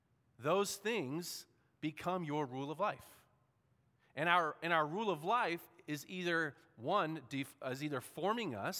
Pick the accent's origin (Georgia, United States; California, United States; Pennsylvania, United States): California, United States; San Diego; And, I grew up in San Diego. I think I've established that.